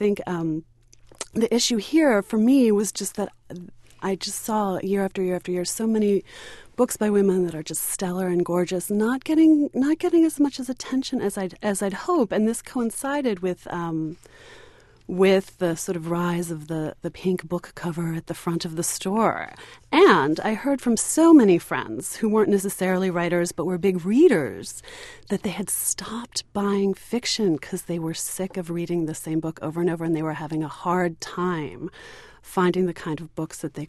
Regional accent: United States; Certainly our lives as American women right now are so rich and so diverse

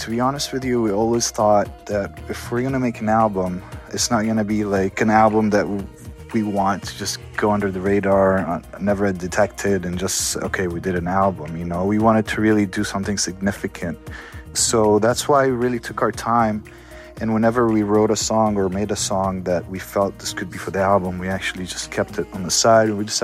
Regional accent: Amman, Amman Governorate, Jordan; I'm from Jordan. From Amman, Jordan. I was born there.

